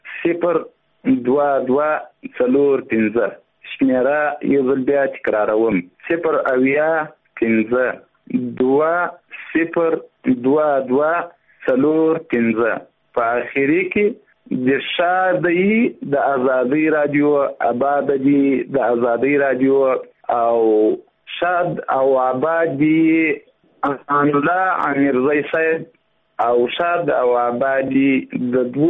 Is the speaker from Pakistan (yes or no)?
no; Zabul, Afghanistan; د زابل ولایت اوسېدونکی یم.